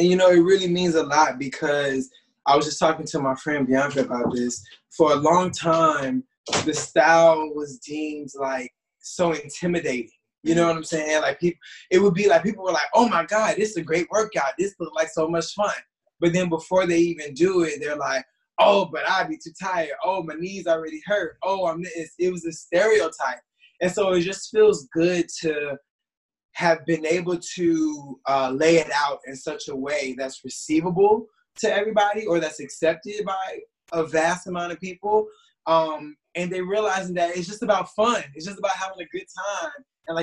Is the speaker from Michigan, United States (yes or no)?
no; Florida, United States; But I'm like, listen, I'm from Florida. We out here trying to make it.